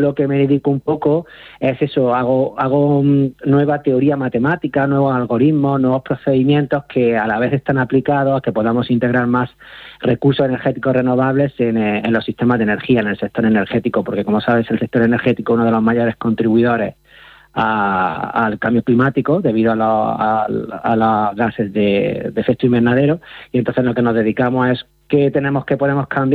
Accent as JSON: {"language": "Spanish", "country": "Spain", "also_born_or_lived": "Denmark", "said": "estoy trabajando en mi país. Tú ya sabes que la familia tira mucho. Y entonces, pues, una decisión también que me llevó a estar aquí en España"}